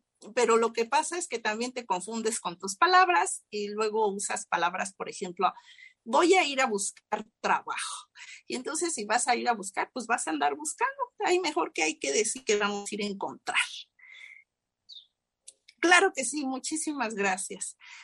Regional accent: Mexico; acá en México, en mi país

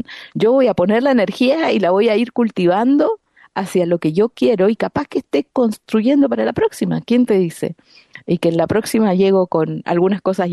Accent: Argentina; yo además me crié en Argentina

